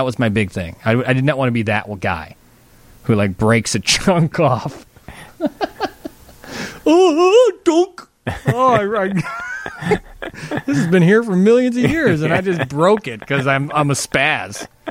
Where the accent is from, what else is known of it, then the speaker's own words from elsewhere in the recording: Wonder Lake, Illinois, United States; when I was younger and growing up in Wonder Lake, we would never drive downtown